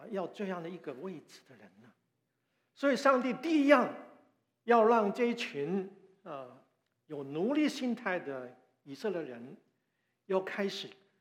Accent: Guangdong, China; 如我们广东话有句话说啊

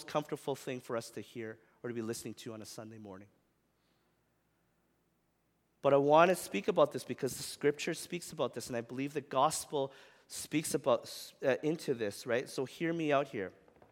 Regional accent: Regina, Saskatchewan, Canada; growing up in Regina, Saskatchewan

